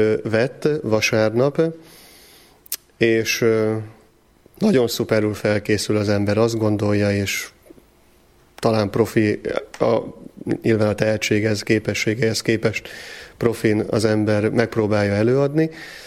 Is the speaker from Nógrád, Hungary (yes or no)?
no; Sümeg, Veszprém County, Hungary; now in Pápa, Hungary; több mint 16 éve vagyok itt pápán, sümegi származású vagyok, tehát most már egy kicsit talán pápainak is mondhatom, meg vallhatom magam.